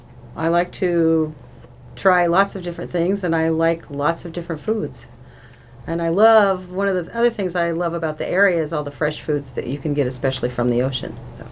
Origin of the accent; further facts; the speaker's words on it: Los Angeles, California, United States; also born or lived in Mexico City, Mexico; now in Brookings, United States; I grew up in Los Angeles and moved here from Mexico City, which was really a shock.